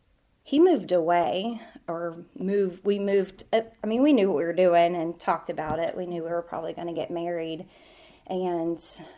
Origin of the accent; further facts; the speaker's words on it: Baker, West Virginia, United States; I am from Baker, Lost River, West Virginia. So it's about an hour away from here in West Virginia.